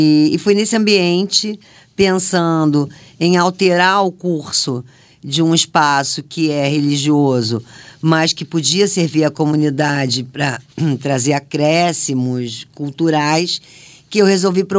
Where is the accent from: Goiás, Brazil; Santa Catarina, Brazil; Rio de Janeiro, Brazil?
Rio de Janeiro, Brazil; also born or lived in São Paulo; Eu, como você disse, sou paulista, criada no Rio de Janeiro.